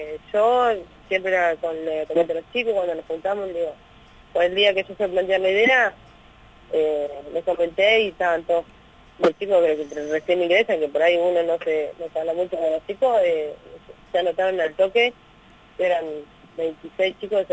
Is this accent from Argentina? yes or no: yes; Concepción del Uruguay, Entre Ríos, Argentina; y siempre la mayoría que somos de Concepción de Uruguay